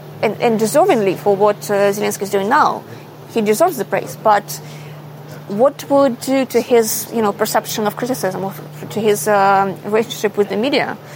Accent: Ukraine; because I'm a journalist from Ukraine

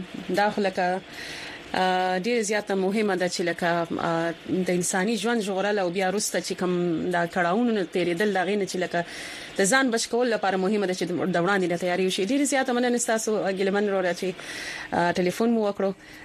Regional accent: Swat, Khyber Pakhtunkhwa, Pakistan; زه د سوات یم

